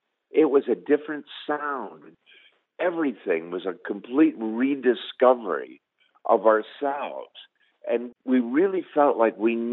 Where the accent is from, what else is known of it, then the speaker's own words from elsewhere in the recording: Canada; Well, after I broke the barrier of being a Canadian in a Southern rock and roll band